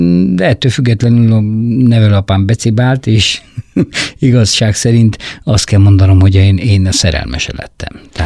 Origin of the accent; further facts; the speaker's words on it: Dunakeszi, Pest, Hungary; 80-as évek elejéig még Dunakeszin laktam, és Dunakeszi akkor még nem volt így kiépülve.